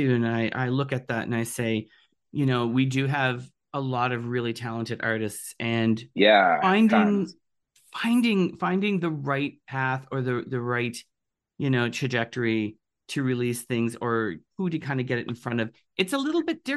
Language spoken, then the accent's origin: English; Canada; Being a Canadian artist, and sometimes it's a little bit different.